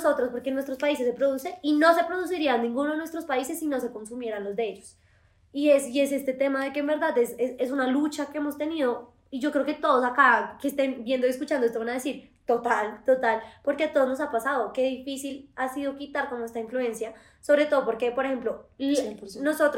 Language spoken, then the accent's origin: Spanish; Colombia; tú llegas como colombiano a cualquier parte